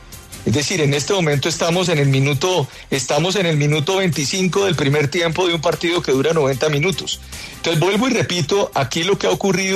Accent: Colombia; es la constancia de lo que yo vi como colombiano el día de ayer.

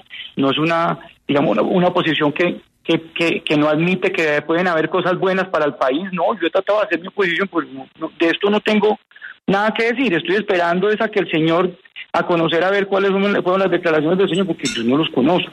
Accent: Colombia; yo los vine a ver por televisión, como cualquier colombiano que los ve ahorita

